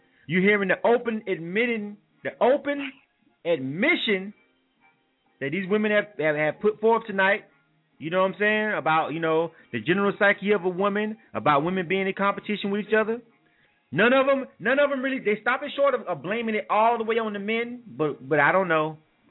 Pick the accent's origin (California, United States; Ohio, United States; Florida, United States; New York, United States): Florida, United States; Panama City; also born or lived in Atlanta; And since I was born and raised in the South, you know, in between, I spent most of my years, a majority of my years in Panama City, but a lot of my adult years in Atlanta.